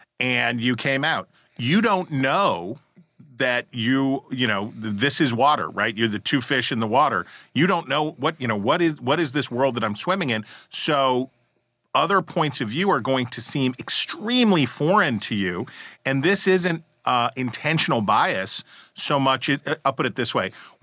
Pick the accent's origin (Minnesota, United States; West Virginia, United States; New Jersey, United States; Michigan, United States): West Virginia, United States; I promise you, I've only ever been the one person from Ohio County, West Virginia that I bumped into